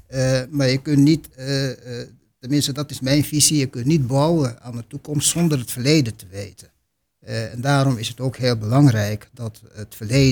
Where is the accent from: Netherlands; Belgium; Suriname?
Suriname; Ik kom uit Suriname, geboren en getogen in de toenmalige kolonie Suriname. En als kind hebben wij mijn overgrootmoeder in huis gehad.